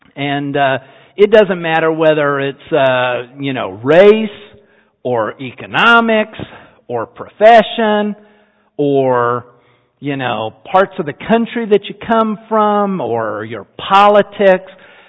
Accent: Utah, United States; I'm from Utah, and, you know, grown up in Utah

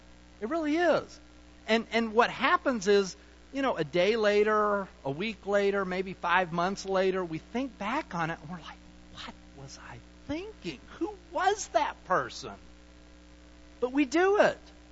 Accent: Utah, United States; now in Texas, United States; I'm male, that person's female. I was raised in Utah, that person was raised in Massachusetts. We live in Texas.

